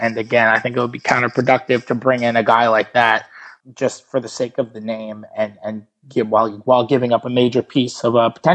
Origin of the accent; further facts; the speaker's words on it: New York, United States; I mean, even I live in New York. I'm from New York. All my friends from growing up are Knicks fans